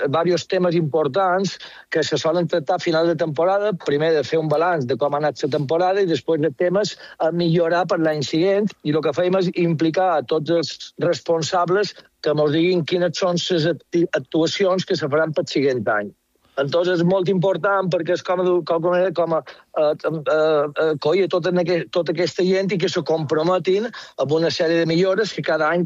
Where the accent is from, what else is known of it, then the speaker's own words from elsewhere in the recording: Palma, Balearic Islands, Spain; born there; me recordo quan jo vaig néixer aquí a Platja de Palma fa 53 anys